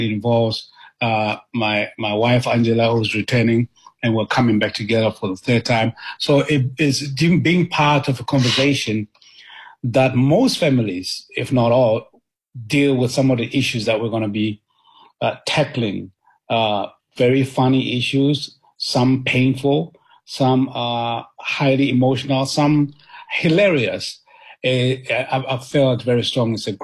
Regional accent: South Africa; I'm a South African and I'm an African

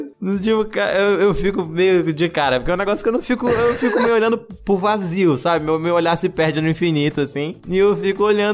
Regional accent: Pará, Brazil; o sentimento de deslocamento que eu sempre tive, de ser do Pará

